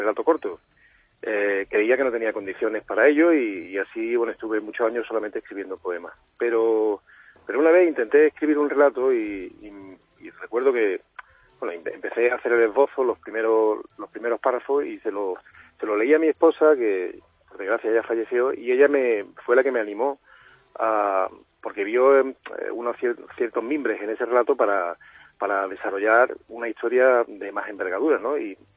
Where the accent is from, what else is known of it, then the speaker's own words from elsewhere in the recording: Málaga, Andalusia, Spain; yo soy malagueño de nacimiento y ahí pasé mi juventud